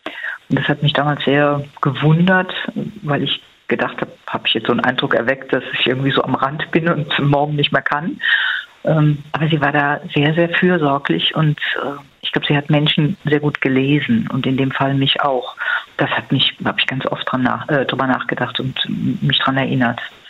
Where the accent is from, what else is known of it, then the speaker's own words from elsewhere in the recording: Rhineland, Germany; Gut, als Rheinländerin kann ich sagen